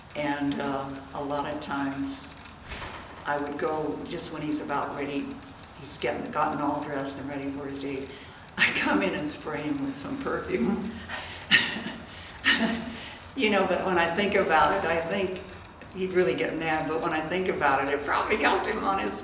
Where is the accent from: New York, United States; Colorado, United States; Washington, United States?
Colorado, United States; Denver; I was born in Denver, Colorado in October.